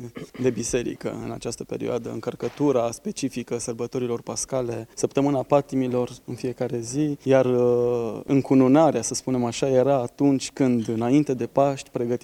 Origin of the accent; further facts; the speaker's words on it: Brașov, Brașov County, Romania; chiar unde am copilărit eu, erau în Răcădău, pot să spun aici, pe Valea Cetății.